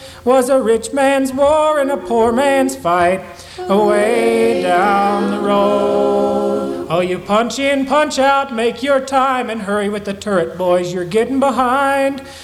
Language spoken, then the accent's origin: English; Michigan, United States; I grew up just outside of Detroit